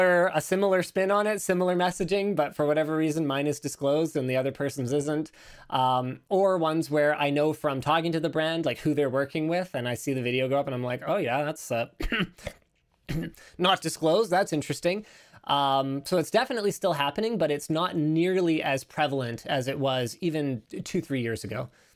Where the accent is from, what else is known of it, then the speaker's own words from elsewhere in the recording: Canada; because I'm Canadian and a lot of our partners are American.